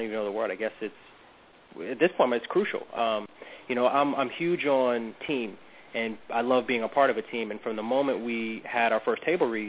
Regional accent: the South, United States; it struck a chord with me because I grew up in the South. And, you know, as a black male growing up in the South, you get it from all angles.

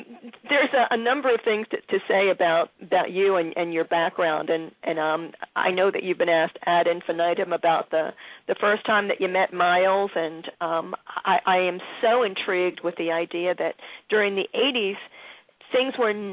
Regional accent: Philadelphia, Pennsylvania, United States; I grew up in Philly

